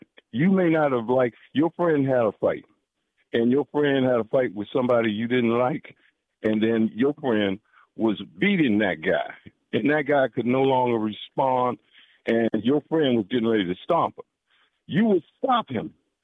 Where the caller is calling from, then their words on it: New York City, New York, United States; I'm calling from Harlem, New York City.